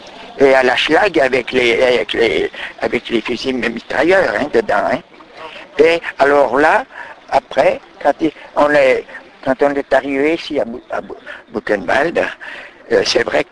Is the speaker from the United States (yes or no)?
no; Bourgogne-Franche-Comté, France; je suis originaire du département du Jura.